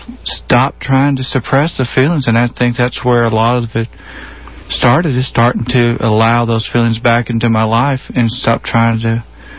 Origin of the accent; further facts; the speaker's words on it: Houston, Texas, United States; I was born and raised here, St. Joe's. I'm actually one of the few rare Houstonians in this city.